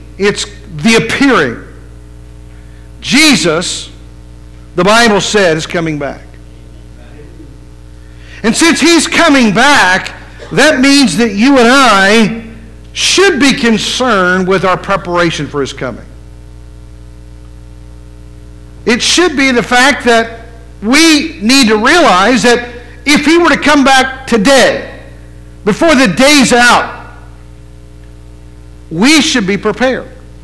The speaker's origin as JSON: {"language": "English", "region": "West Virginia", "country": "United States", "tie": "born or raised there", "said": "When I was a little boy growing up in West Virginia, my dad at the time, when I was about 7 years old, worked for a trucking company."}